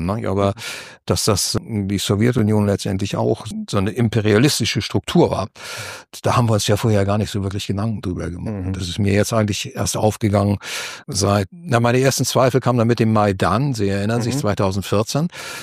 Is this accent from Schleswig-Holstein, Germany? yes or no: yes; Kiel, Schleswig-Holstein, Germany; born there; Ich bin gebürtiger Kieler eigentlich.